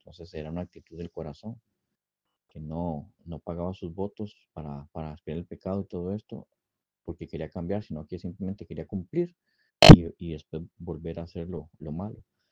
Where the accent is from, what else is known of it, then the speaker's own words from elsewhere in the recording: Costa Rica; now in Basque Country, Spain; Soy de Costa Rica también.